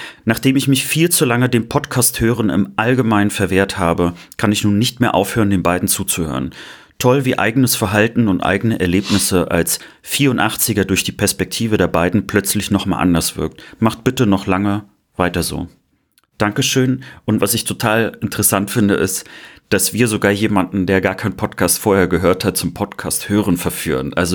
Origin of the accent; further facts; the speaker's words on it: West Germany, Germany; Ich bin Wessi durch und durch.